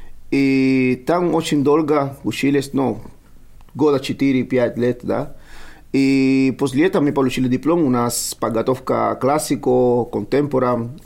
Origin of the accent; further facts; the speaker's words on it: Havana, Cuba; Russian is a second language; moved away as an adult; now in Saint Petersburg, Russia; я из Гавана.